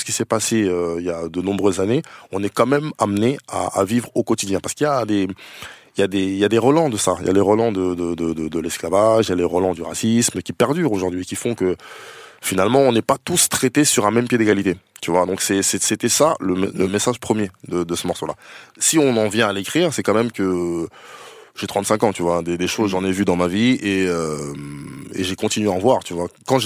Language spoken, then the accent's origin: French; Noisy-le-Grand, Île-de-France, France; À Noisy-le-Grand. Je suis né à Paris, mais j'ai grandi à Noisy-le-Grand.